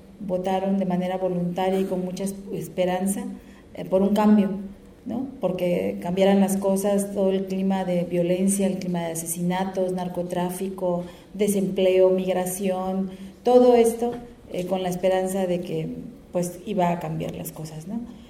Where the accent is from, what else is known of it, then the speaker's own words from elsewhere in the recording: Oaxaca, Mexico; aquí en el Istmo de Tehuantepec, de donde yo vengo, y en otras partes del país existen conflictos energéticos.